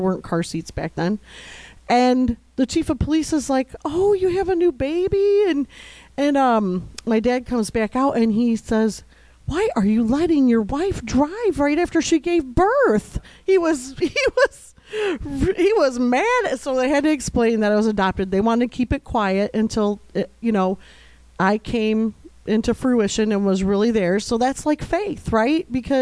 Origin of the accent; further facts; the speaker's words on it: Rochelle, United States; born there; I was born in Rochelle to a 17-year-old mother who knew she was giving me up for adoption.